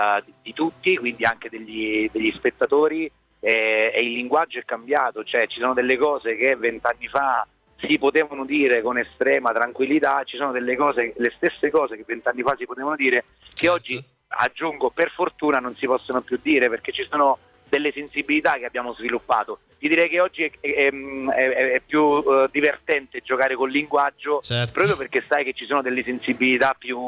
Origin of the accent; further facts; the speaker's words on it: Sicily, Italy; now in Rome, Italy; Sì, assolutamente, ne vado fiero, vivo da più di 20 anni a Roma, ma insomma le mie origini quelle sono.